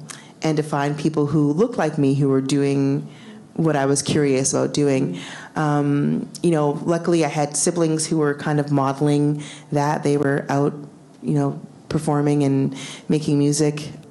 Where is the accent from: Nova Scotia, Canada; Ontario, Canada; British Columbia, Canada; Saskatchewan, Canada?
British Columbia, Canada; Vancouver; growing up in Vancouver, you know, it was a very, like, heavy metal. I mean, I grew up in East Fans.